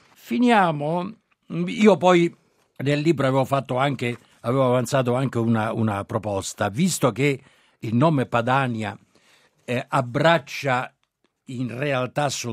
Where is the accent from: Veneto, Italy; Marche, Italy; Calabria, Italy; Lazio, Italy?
Lazio, Italy; Rome; Però proprio da romano volevo fare un paio ancora di osservazioni